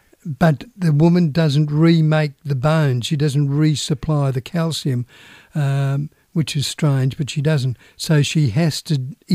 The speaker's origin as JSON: {"language": "English", "country": "Australia", "said": "Being Australian, they don't say, \"G'day, mate, how are you?\""}